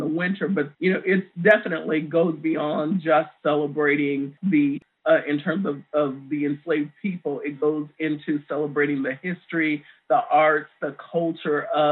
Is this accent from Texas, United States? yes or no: yes; Rosebud, Texas, United States; So it's a celebration that started actually in my home state of Texas.